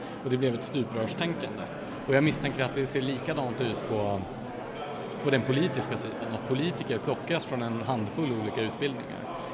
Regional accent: Gävle, Gävleborg County, Sweden; gå till Länsmuseet i Gävle då, där jag växte upp och se utställningar.

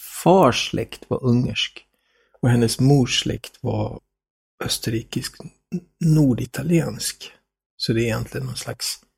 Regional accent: Kalix, Norrbotten County, Sweden; born there; Jag är född 64 i Kalix i Norrbotten av alla ställen.

